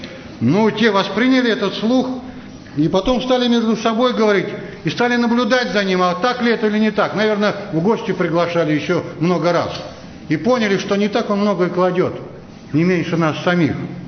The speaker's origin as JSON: {"language": "Russian", "region": "Moscow", "country": "Russia", "said": "бывает, когда где-то на периферии, то люди другие, чем мы с вами, москвичи."}